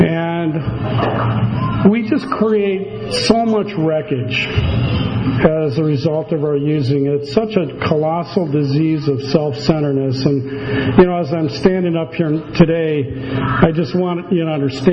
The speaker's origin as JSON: {"language": "English", "town": "Chicago", "region": "Illinois", "country": "United States", "tie": "born or raised there", "said": "I grew up in Chicago."}